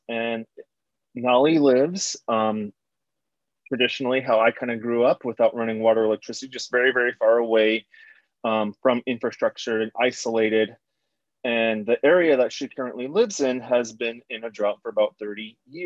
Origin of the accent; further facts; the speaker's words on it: Fort Defiance, Arizona, United States; now in Brooklyn, United States; I am author of Healer of the Water Monster, and I am originally from the Fort Defiant Sawmill area, but currently live in Brooklyn, New York.